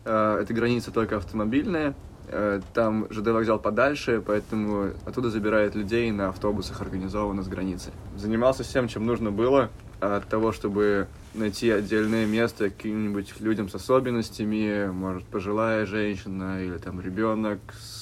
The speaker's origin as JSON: {"language": "Russian", "region": "Saint Petersburg", "country": "Russia", "lives_now": "Netherlands", "said": "Я из Нидерландов. То есть живу в Нидерландах, оригинально я из Питера."}